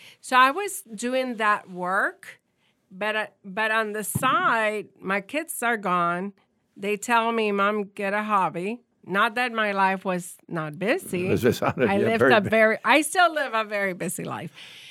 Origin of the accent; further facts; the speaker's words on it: Puerto Rico; You know, I'm Puerto Rican, so I'm surrounded by water in Puerto Rico. I'm like, I'm from Puerto Rico